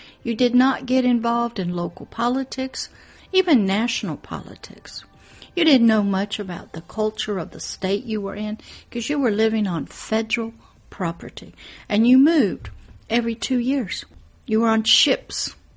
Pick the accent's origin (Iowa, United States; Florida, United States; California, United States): California, United States; Moffett Field; born there; In fact, I was born on Moffett Air Force Base, Field, California. I was military issue.